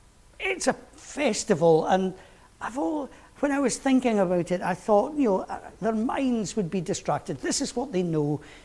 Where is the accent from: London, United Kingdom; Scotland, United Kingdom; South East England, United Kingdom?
Scotland, United Kingdom; Galashiels; accent: Borders; first language broad Gala; I've often joked that English was my second language, and Rosemary's laughing. My first language being broad Gala. For those of you who don't know, Gala Shields is a very important place in the borders.